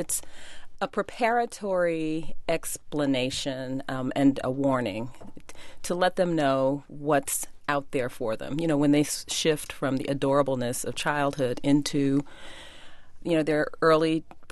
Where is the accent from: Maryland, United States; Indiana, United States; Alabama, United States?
Indiana, United States; Gary; had been shot and killed by white policemen in my hometown of Gary, Indiana